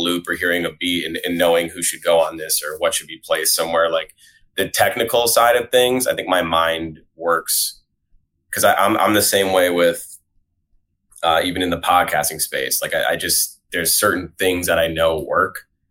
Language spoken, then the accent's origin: English; Schenectady, New York, United States; Yeah, I was born in Albany. I tell people I'm just from Albany because it's just easier to say, but I grew up about 20 minutes outside of Albany in this place called Schenectady.